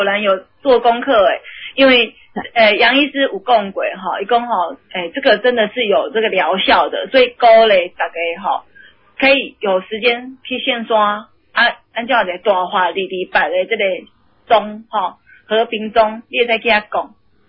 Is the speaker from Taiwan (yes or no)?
yes; Taiwan; 真正我刚刚讲那就是爱去他敲出我们台湾人那种正气的感觉齁。